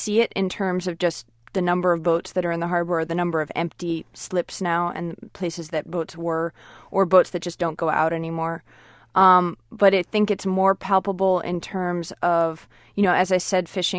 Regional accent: Gloucester, Massachusetts, United States; Well, I grew up in Gloucester, and though I spent a lot of time on boats when I was young, I don't come from a fishing family.

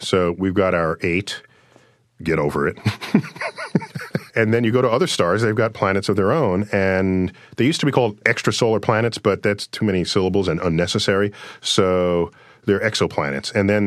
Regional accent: United States; And my big concern is, just as an American, that the rest of the world has discovered space.

